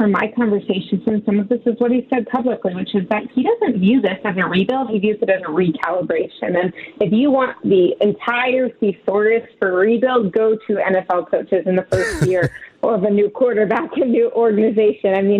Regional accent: Dallas, Texas, United States; I mean, I grew up in Dallas, so I understand what you're saying.

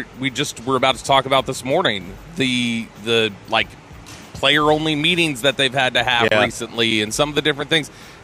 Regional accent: Austin, Texas, United States; born there; also born or lived in Nashville, United States; because I was born in Austin, went to Nashville, came back to Dallas around 96.

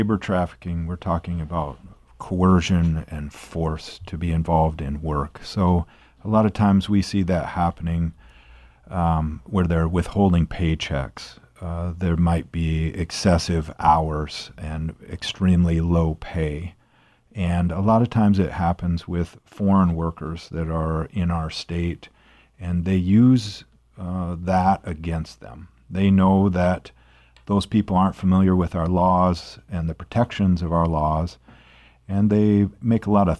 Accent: South Dakota, United States; I grew up in South Dakota, went to law school down at USD in Vermilion

